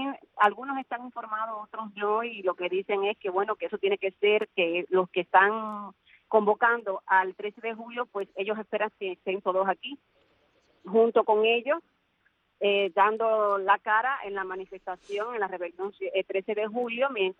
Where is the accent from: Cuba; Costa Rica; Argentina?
Cuba